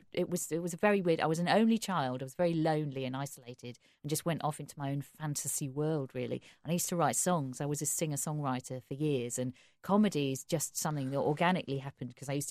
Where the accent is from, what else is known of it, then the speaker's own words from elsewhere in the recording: Ormskirk, North West England, United Kingdom; also born or lived in Crosby; I was born in Liverpool, in Crosby, and I grew up in a place called Ormskirk, which is not that far from Liverpool. It's a really tedious, boring place.